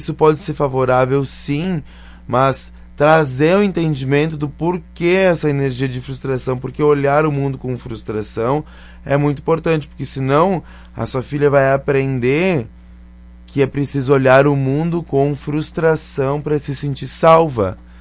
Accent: Caxias, Brazil; mais a Andy e eu, que somos daqui de Caxias.

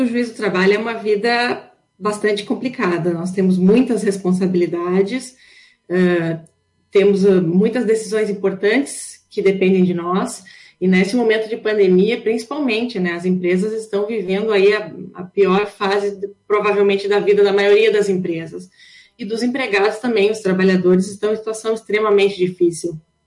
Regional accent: Lagoa Vermelha, Rio Grande do Sul, Brazil; Eu sou natural de Lagoa Vermelha, nasci aí em Lagoa Vermelha, estudei em várias escolas aí em Lagoa Vermelha, estudei no Duquinho, estudei no Polivalente, estudei no Estadual, no Arabi Augusto Naco, terminei o último ano lá do ensino médio no Rainha da Paz

